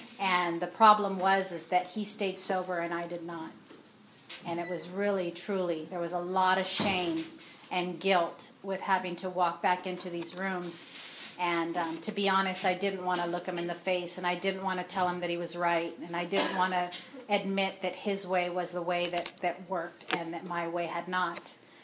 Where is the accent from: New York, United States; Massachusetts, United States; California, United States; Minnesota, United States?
California, United States; I'm from this area. I'm from Five Cities area. I've grown up here all my life.